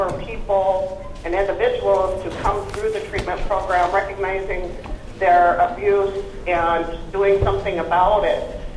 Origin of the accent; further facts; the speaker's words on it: Dillingham, Alaska, United States; I was born and raised in Dillingham and have been a resident of the Bristol Bay region all of my life, which is 42 years.